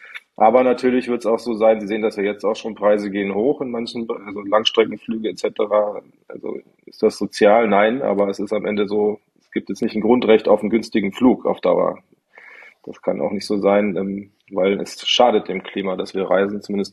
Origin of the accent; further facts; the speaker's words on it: Bavaria, Germany; Ich komme ja aus Bayern, da sind die 4 Landkreise mit der schlechtesten Anbindung Deutschlands.